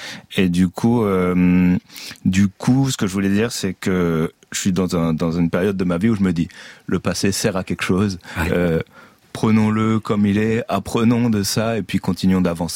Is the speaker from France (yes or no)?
yes; Caen, Normandy, France; moi je viens de Caen.